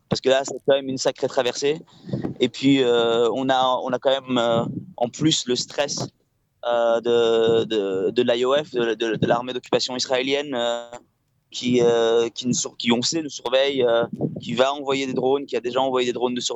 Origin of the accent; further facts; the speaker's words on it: Brussels, Brussels-Capital Region, Belgium; Je me suis rappelé que je viens de Bruxelles